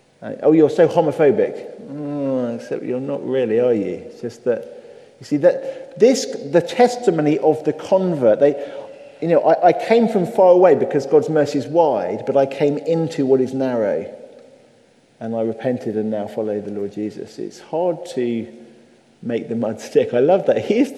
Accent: Pakistan; I am a Pakistani, right? Oh, you're so Islamophobic. No, I was a Muslim.

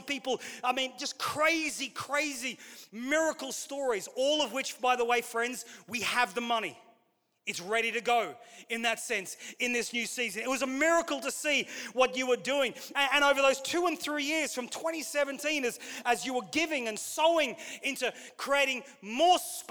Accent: Queensland, Australia; I was recently back in Australia in the home church that I grew up in Queensland

